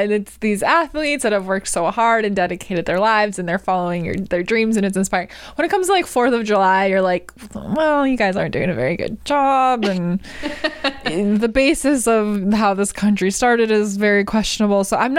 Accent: Canada; I was like, I'm from Canada, don't ask for questions.

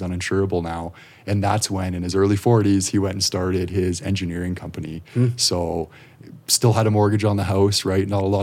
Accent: Calgary, Alberta, Canada; So I'm born and raised in Calgary here.

